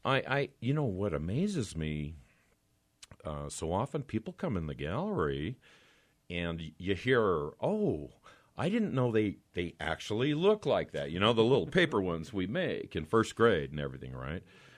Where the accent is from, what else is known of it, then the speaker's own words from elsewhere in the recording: Utah, United States; and I'm from Utah. I love Utah.